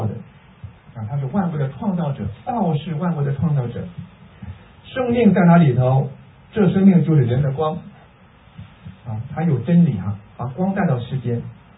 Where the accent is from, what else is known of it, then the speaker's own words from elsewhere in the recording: China; moved away as an adult; 我是在我是六二年出生哈，在中国受教育二十八岁离开中国，六二年出生到九零年离开中国，二十八年在中国。